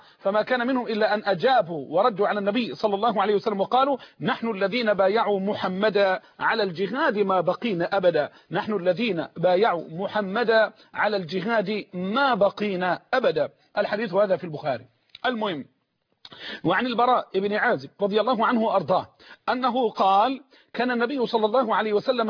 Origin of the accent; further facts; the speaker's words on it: Egypt; والصاع تعلمون أن الصاع عندنا في مصر وفي دول الخليج بالإجماع وفي العراق وفي الشام وفي غيرها